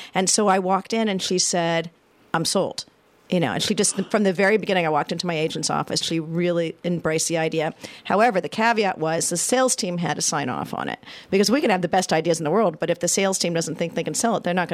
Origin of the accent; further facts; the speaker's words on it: California, United States; I grew up in Southern California, and going to Disneyland was always my favorite day of the year.